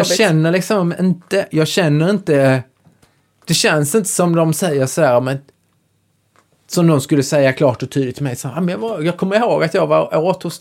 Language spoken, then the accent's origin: Swedish; Skåne, Sweden; Jag är ju inte från Stockholm. Så här, jag är ju från Skåne.